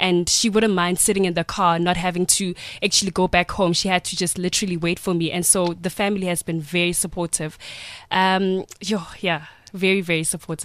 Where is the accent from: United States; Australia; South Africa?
South Africa; Kagiso, Gauteng; So I grew up in Kagiso, the west rand of Johannesburg. And from that point, when I did my high school, matriculated in 2008.